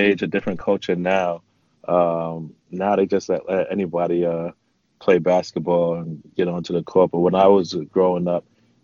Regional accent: New York City, New York, United States; I'm from New York City. It's almost impossible not to play basketball living in New York.

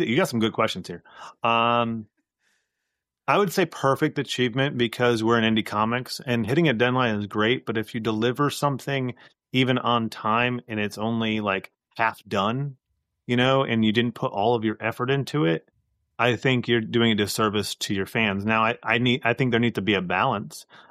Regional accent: Connecticut, United States; I'm originally from Connecticut, so that's my home stomping ground.

